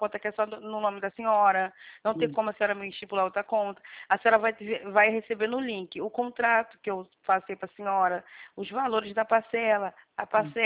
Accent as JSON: {"language": "Portuguese", "region": "Rio de Janeiro", "country": "Brazil", "said": "Eu sou do Rio."}